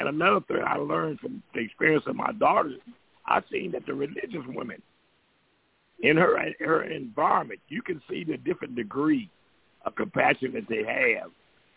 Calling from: Columbus, Georgia, United States; From the Ummah of Prophet Muhammad, by the way, of Columbus, Georgia.

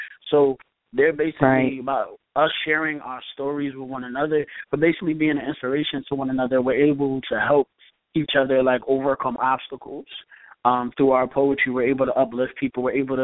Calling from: Connecticut, United States; from Connecticut.

